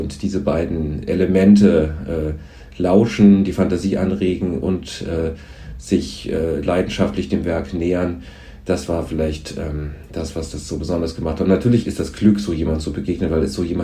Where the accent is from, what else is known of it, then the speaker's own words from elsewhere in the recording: Rhineland-Palatinate, Germany; ich bin auf dem Land groß geworden, im Westerwald aufgewachsen.